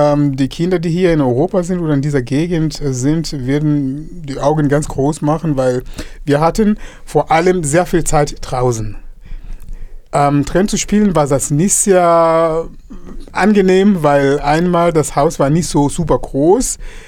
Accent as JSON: {"language": "German", "region": "Dar es Salaam", "country": "Tanzania", "tie": "born or raised there", "also_born_or_lived": "northern Mozambique", "said": "Ich bin im Norden Mosambik geboren und in Dar es Salaam in Tansania aufgewachsen."}